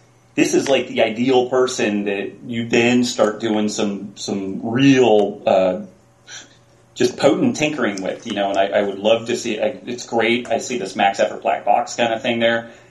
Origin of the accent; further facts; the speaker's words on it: California, United States; I blame mine on the fact that I'm Californian.